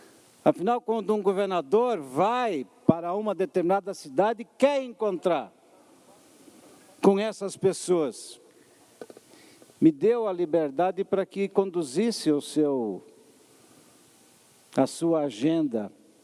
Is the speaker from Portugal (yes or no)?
no; São Lourenço, Santa Catarina, Brazil; born there; also born or lived in Caçador; Aonde eu nasci, São Lourenço, e a terra que me adotou, Caçador.